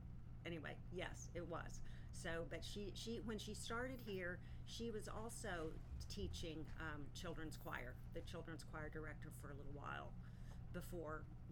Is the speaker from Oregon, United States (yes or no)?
no; Dallas, Texas, United States; also born or lived in Midland; So I was born in Midland, Texas, but my family moved to Dallas when I was about 3 years old. So I grew up in Dallas.